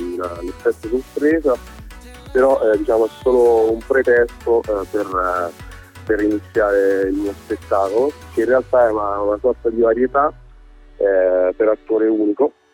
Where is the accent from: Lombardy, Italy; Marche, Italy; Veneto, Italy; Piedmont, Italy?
Marche, Italy; Acquasanta Terme; also born or lived in Ascoli Piceno; Io sono nato da Piceno e poi sono cresciuto invece da qua Santa Terme, quindi nel mio paese nativo.